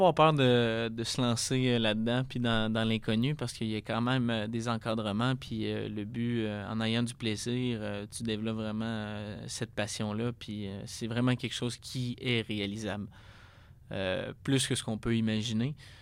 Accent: Quebec City, Quebec, Canada; moi, ma maison, c'est Québec. je suis natif de Québec, puis c'est là que je suis bien.

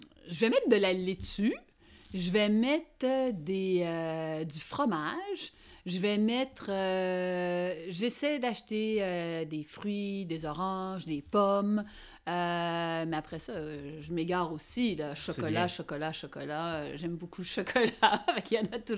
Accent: Quebec, Canada; Ben c'est normal pour quand on est Québécois de parler de sirop d'érable, mais c'est un produit qui est omniprésent chez

